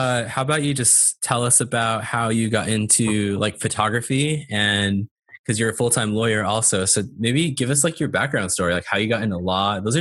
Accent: California, United States; One note to make about Keely is she's based out of Montana and I'm from California

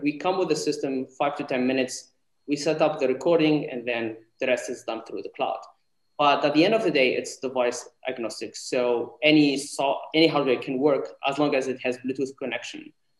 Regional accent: Tunisia; including in my home country, Tunisia.

